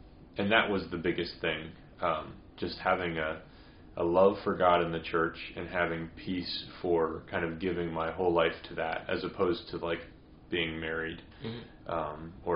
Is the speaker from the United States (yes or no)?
yes; Christiansburg, Virginia, United States; I said I grew up in Blacksburg, but Christiansburg really is the town that I grew up in. And but there was a lot of Christians, and so a lot of people practiced the Christian faith. Few Catholics